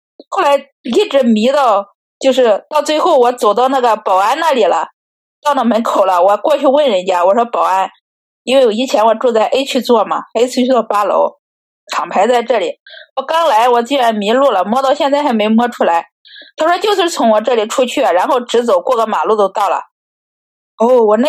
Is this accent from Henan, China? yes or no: yes; Henan, China; 因为我们河南人那边的话就是冬天嘛就是冷嘛